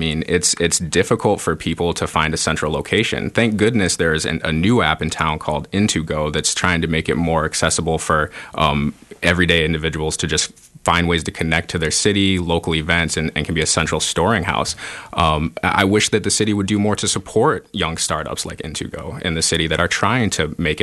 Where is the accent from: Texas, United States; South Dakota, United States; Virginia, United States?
South Dakota, United States; also born or lived in Baltimore; now in Jacksonville, United States; I grew up in South Dakota. I lived and worked in Baltimore, Maryland. I studied abroad in South Africa. I'm in Jacksonville.